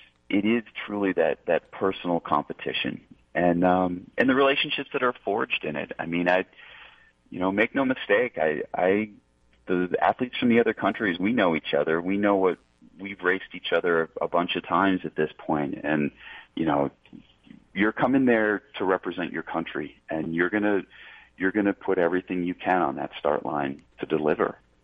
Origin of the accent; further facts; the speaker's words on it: Fairport, New York, United States; I grew up in Rochester, New York, in Fairport, and then went to school in Pennsylvania in Pittsburgh, and then became a Western transplant after that.